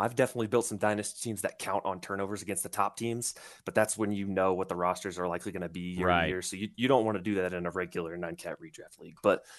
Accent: Indiana, United States; Then I got a Halliburton Team USA, Paul George Hickory jersey, which some people hate, but I'm from Indiana.

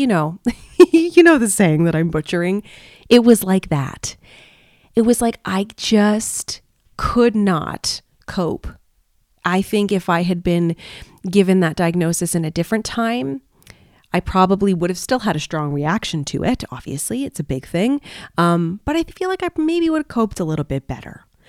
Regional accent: Canada; being in Malaysia, you know, very far from my home country of Canada.

